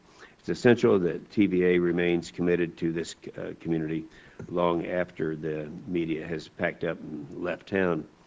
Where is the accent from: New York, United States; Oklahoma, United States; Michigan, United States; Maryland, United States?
Oklahoma, United States; closer to some of these things that we'll be talking about during the course of this hearing than I am from Oklahoma.